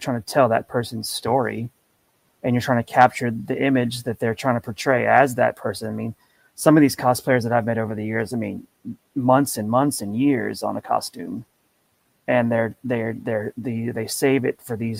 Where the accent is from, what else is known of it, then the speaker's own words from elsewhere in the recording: the South, United States; I was around cars constantly as a kid growing up in the South